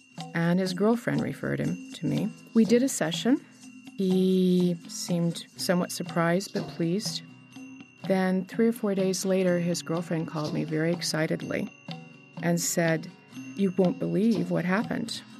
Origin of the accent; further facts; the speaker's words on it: Kansas City, Missouri, United States; I'm from Kansas City, Missouri.